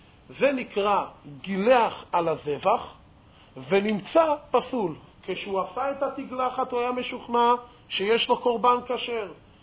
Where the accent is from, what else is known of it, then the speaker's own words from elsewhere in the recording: Jerusalem, Jerusalem District, Israel; אנחנו כולם ירושלמים, אבל עזוב.